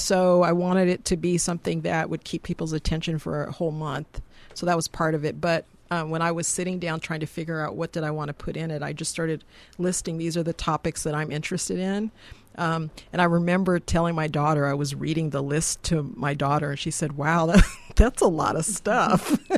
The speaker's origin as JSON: {"language": "English", "town": "Spokane", "region": "Washington", "country": "United States", "tie": "born or raised there", "said": "And so, you know, Spokane is basically my hometown. And so I know a lot of people here because I grew up here."}